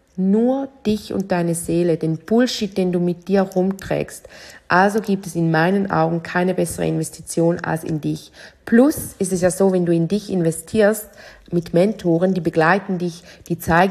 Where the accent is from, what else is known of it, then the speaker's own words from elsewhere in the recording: Switzerland; Das ist das Gleiche mit bei uns in der Schweiz, ist man ja ab 100.000 mehrwertsteuerpflichtig.